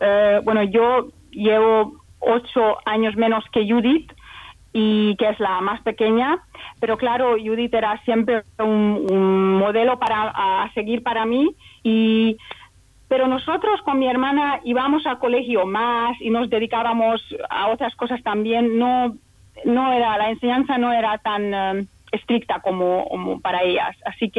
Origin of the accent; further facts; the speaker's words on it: Hungary; now in Elche, Spain; Un poco fresco aquí, pero está bien, porque en Hungría... En mi país aún peor, el tiempo está aún peor.